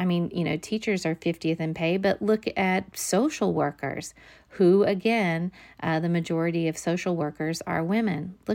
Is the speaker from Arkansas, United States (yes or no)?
yes; Arkansas, United States; You know, I grew up in Arkansas, and like I said, I knew girls that got those purity rings, and we would have people that would come to school and, you know, talk about purity pledges.